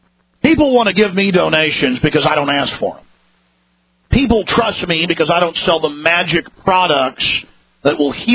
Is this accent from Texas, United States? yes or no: yes; Dallas, Texas, United States; You know, I grew up in Dallas, Texas, around a lot of the big, fancy preachers.